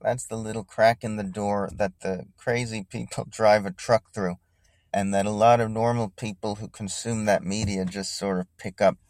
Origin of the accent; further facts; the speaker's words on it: New Jersey, United States; Not everyone loves New York. I do. I grew up in New Jersey. So I love the big city and the small town. I grew up in a small town.